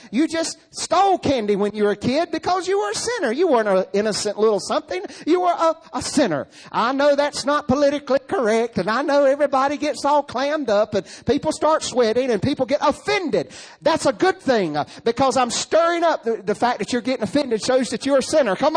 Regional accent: North Carolina, United States; I'm telling you, I'm from Eastern North Carolina and proud of it.

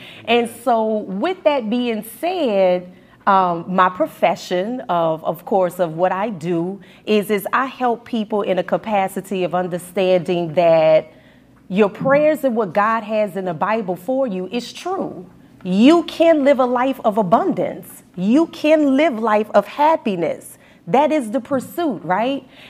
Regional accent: New Orleans, Louisiana, United States; I was born and raised in New Orleans. Great parents. My mom's a school teacher. My dad worked in construction

